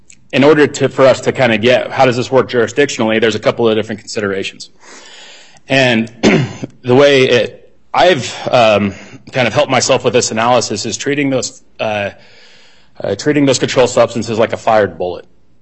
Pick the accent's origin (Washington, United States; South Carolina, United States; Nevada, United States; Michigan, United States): Nevada, United States; Ely; I grew up in Ely, so that is a neighboring jurisdiction